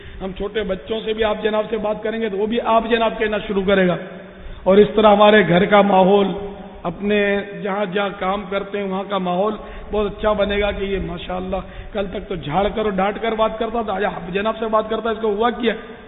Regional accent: Karachi, Sindh, Pakistan; born there; میں تو اصلاً نسلاً پاکستانی ہوں, میری تو پیدائشی باب المدینہ میں ہوئی ہے.

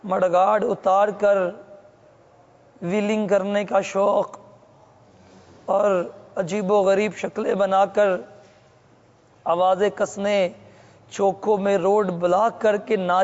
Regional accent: Gujranwala, Punjab, Pakistan; میرا تعلق گجرانوالا شہر سے ہے۔

